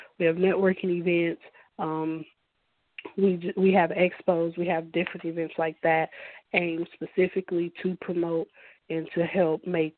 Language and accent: English; Mississippi, United States; I'm from Mississippi, so, you know, being in the South, I just naturally kind of felt like I would get some pushback from it.